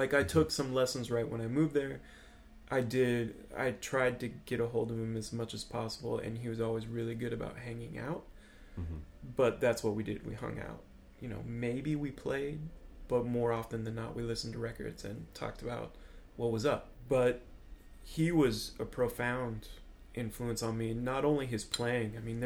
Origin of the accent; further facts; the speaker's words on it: Oregon, United States; growing up in Oregon and like just picking up weirdo records where I could